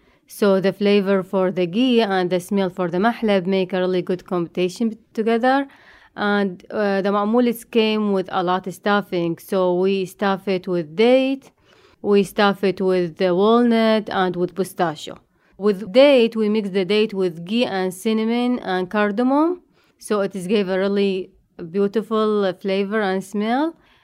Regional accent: Iraq; English is a second language; I came from Iraq.

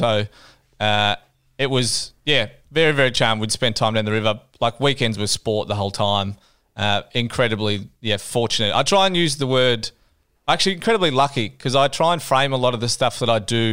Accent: Corowa, New South Wales, Australia; also born or lived in Sale / Wangaratta / Bairnsdale; But so I grew up in Corowa, moved there. We moved from Wangaratta when I was, born in Sale, then lived in Bairnsdale for a year.

